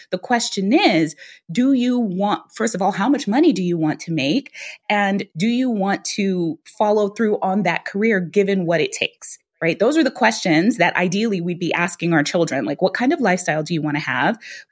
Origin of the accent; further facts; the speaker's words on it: Guyana; now in United States; my parents, when they talked to me there, we were immigrants. We came from Guyana.